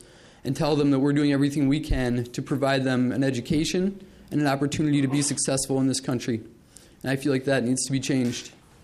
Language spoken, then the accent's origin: English; Hayward, Wisconsin, United States; And growing up in Hayward, Wisconsin, there were some tremendous teachers, but there were also some really poor teachers.